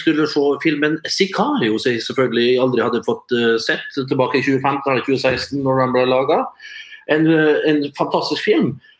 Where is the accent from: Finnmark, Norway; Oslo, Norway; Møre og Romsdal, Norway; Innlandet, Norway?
Møre og Romsdal, Norway; det er folk fra der jeg kommer ifra